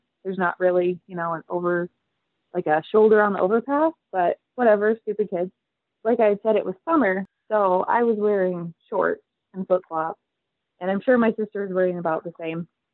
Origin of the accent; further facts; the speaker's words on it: Michigan, United States; now in New York City, United States; I live in New York City right now, but I grew up in Northwest rural Michigan, and I went to college in Michigan and all of that.